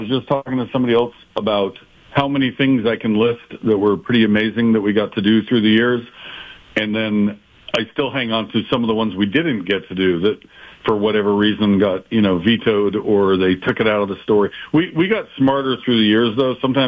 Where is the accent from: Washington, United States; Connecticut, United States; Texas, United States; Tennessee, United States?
Washington, United States; Kent; Well, I grew up in Kent, Washington, south of Seattle.